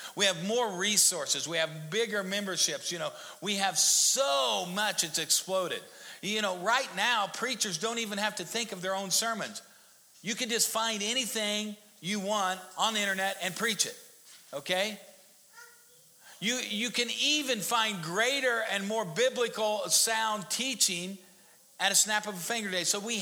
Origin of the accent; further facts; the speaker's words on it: Missouri, United States; we're from Missouri, but we have friends that live in South Dakota.